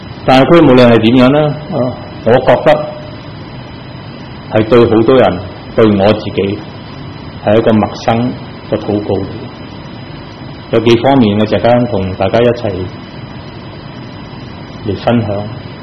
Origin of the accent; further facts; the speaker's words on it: Vietnam; now in Canada; 我们是同年一起成长在越南那里。因为在越南有灾难，所以我们走不同的路，去最后去到加拿大。